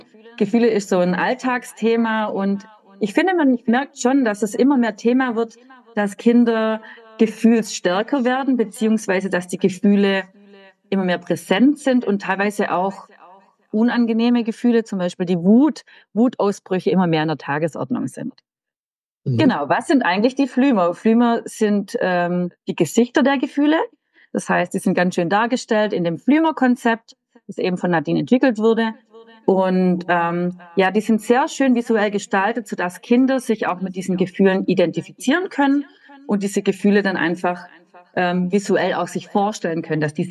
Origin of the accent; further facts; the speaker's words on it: Baden-Württemberg, Germany; Ich komme aus Baden-Württemberg, ganz aus dem Süden. Das hört ihr bestimmt an meinem Dialekt.